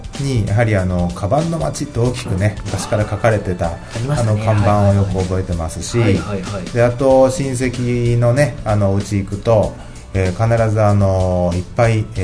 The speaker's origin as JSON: {"language": "Japanese", "town": "Toyooka", "region": "Hyogo", "country": "Japan", "tie": "born or raised there", "said": "一応この宵田町の方で生まれ育ちました。"}